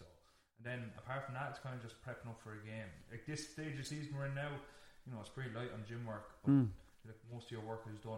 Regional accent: Leinster, Ireland; I suppose, look, growing up in Wexford's. Every parish is J Club, really, and we were in this shooken up position where we only had six boys in our primary school class

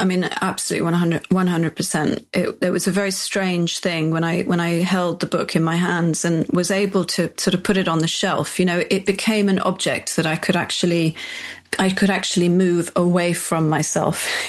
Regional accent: London, United Kingdom; I was raised in London

